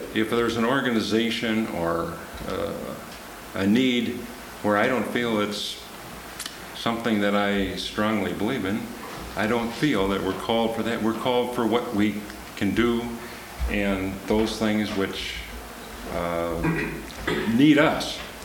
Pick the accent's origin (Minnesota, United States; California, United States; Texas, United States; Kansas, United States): Minnesota, United States; Hopkins; I'm from Hopkins, Minnesota